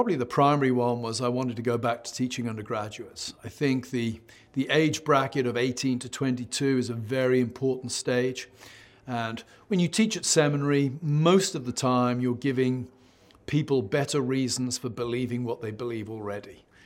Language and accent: English; South West England, United Kingdom; now in United States; I grew up in Gloucestershire, which is in the west country of England. It's in the Cotswolds. It's a tourist area for people from Europe quite often. So that's where I grew up, very rural background.